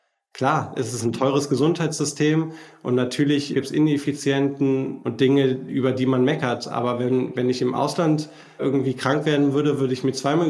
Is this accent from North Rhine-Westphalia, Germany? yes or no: no; Berlin, Germany; Wir als Berliner mit dem Berliner Flughafen